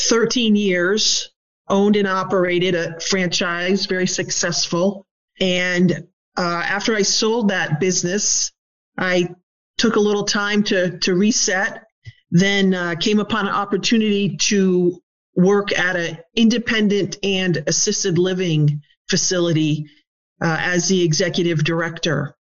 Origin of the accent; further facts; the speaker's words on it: Vermont, United States; And I am a native Vermonter, so I grew up in Vermont.